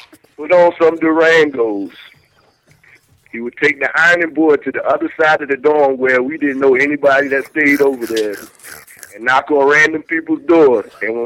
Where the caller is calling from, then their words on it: Norfolk, Virginia, United States; from Norfolk.